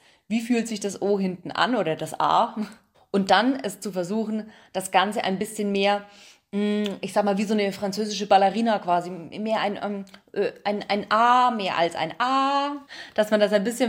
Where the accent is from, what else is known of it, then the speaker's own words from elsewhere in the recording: Bavaria, Germany; dass ich sowohl das Standarddeutsch sprechen kann, als auch meinen Dialekt von früher. Weil wenn ich Freitagnachmittag frei habe, meine Eltern Besuch auf dem Bauernhof irgendwo in Bayern